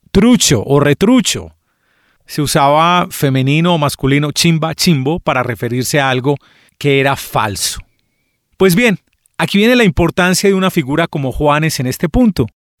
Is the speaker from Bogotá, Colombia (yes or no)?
no; Medellín, Antioquia, Colombia; born there; Las personas que nacimos en Medellín, cuando estamos en un ambiente de amigos, con mucha confianza, solemos ser muy mal educados, muy mal hablados.